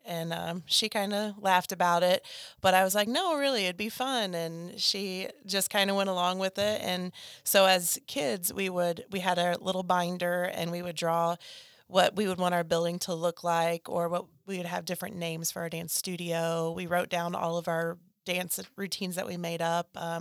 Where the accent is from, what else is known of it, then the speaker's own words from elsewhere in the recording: Fairland, Indiana, United States; I grew up in Fairland, Indiana.